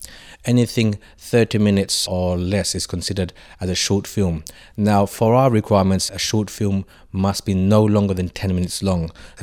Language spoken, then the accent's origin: English; London, United Kingdom; I grew up in the East End. I'm an East Londoner.